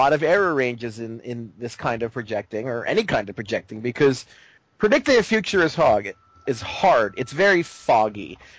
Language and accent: English; Baltimore, Maryland, United States; now in Ohio, United States; I'm from Baltimore, but I'm in Ohio.